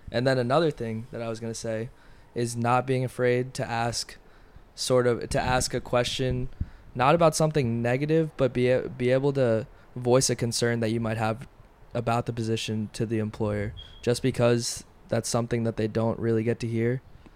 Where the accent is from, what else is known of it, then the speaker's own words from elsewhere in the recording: Richmond, Virginia, United States; he noticed that I was from Richmond.